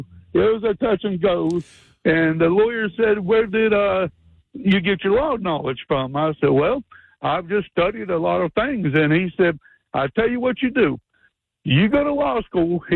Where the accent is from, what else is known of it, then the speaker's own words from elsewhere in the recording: Pittsburgh, Pennsylvania, United States; born there; now in Winston-Salem, United States; No, I was born in Pennsylvania, Pittsburgh, Pennsylvania. I got family up in Newark.